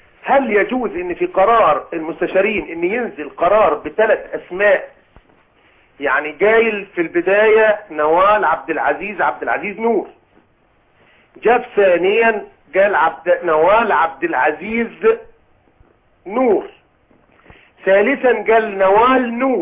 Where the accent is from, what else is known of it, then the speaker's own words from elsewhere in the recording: Upper Egypt, Egypt; انا صعيدي يعني، في حاجة تانية، صعيدي ومن بيروت كمان.